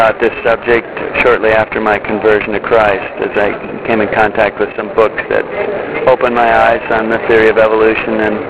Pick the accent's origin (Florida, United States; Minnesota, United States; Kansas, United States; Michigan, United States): Minnesota, United States; Well, I grew up in Minnesota in a church-going family